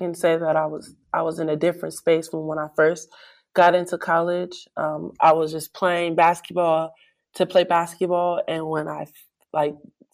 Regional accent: Los Angeles, California, United States; I'm coming from South Central LA, public school, not all that great.

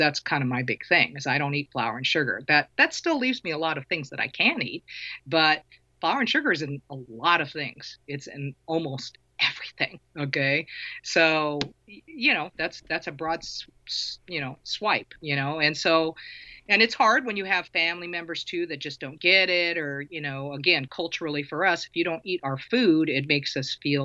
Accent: Philippines; especially being Filipino, you know, food is love, man

